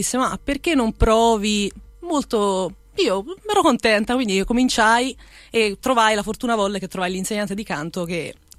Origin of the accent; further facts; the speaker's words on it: Arzano, Campania, Italy; also born or lived in Fano; now in Florence, Italy; Io non sono fiorentina, io sono di Napoli, nemmeno di Napoli, di un paesino accanto a Secondigliano, si chiama Arzano, e da lì poi sono andata a Fano, nelle Marche, poi sono arrivata a Firenze